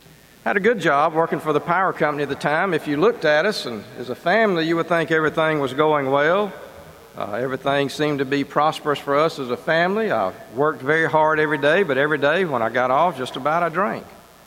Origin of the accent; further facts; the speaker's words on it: Newnan, Georgia, United States; now in Alabama, United States; I'm originally from Noonan, Georgia.